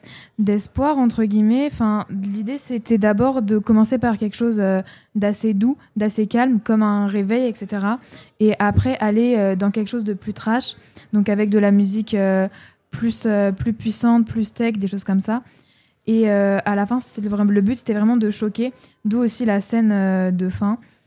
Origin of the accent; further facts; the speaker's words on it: La Souterraine, Nouvelle-Aquitaine, France; on vient de Creuse à La Souterraine, vous connaissez sans doute pas